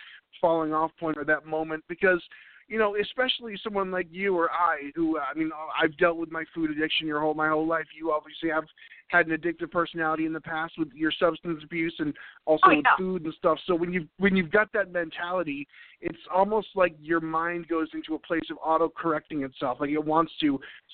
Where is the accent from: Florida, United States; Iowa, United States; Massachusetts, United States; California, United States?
Massachusetts, United States; Boston; now in US South; as soon as I moved here down here from Boston to the South